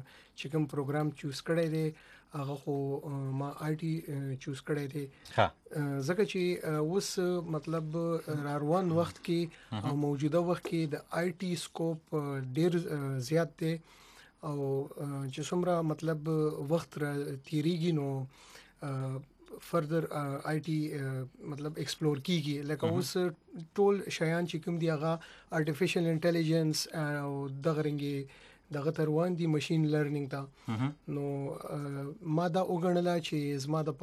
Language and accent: Pashto; Khyber Pakhtunkhwa, Pakistan; moved away as an adult; also born or lived in Peshawar; now in United States; ز بیسیکلی د مومن ایجنسی د میچنای علاقې کغون تحصیل نه تعلق لرم او رهایش مونږ په پیښور کې دی